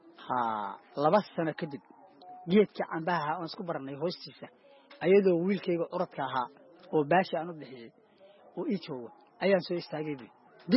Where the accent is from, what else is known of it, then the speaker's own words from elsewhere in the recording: Galguduud, Somalia; born there; Taariikh nololeedkayga haddii aan kaaga warramo, aniga waxaan ku dhashay gobolka Galgaduud, gaar ahaan degmada Cawlaq.